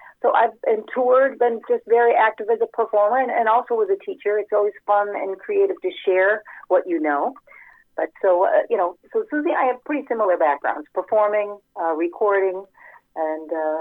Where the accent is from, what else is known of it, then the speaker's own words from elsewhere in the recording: Wisconsin, United States; even though I grew up in Wisconsin, both in the Midwest.